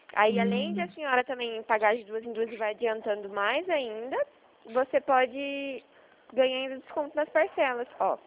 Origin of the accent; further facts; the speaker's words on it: Limeira, São Paulo, Brazil; sou de Limeira.